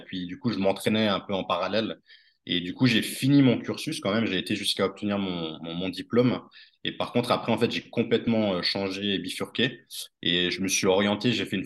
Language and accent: French; Switzerland; Je suis né en Suisse, donc je vis en Suisse. Après j'ai beaucoup voyagé, mais je suis toujours resté en Suisse.